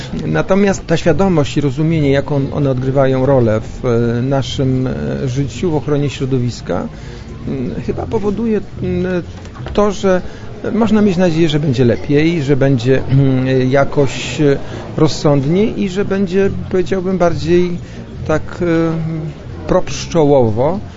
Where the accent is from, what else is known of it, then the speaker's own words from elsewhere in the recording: Spytkowice, Lesser Poland, Poland; Nie, to Spytkowice koło Rabki, to my jesteśmy górale nizinni.